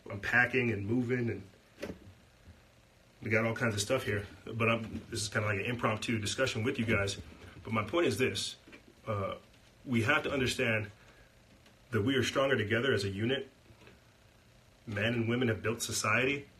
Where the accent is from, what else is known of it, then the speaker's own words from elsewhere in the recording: South Carolina, United States; I come from South Carolina. I come from the swamps.